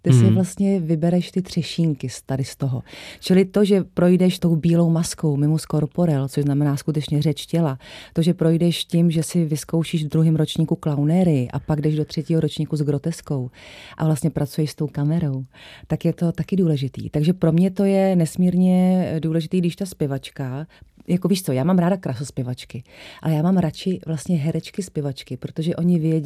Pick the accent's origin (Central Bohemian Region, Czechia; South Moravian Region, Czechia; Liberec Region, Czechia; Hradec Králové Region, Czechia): Central Bohemian Region, Czechia; Votice; a říkala jsem … já jsem z Votic a miluju Semafor.